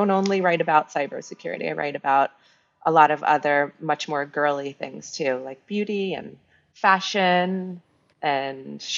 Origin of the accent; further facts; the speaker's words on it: New York City, New York, United States; Okay, well, I'm from New York City, born and raised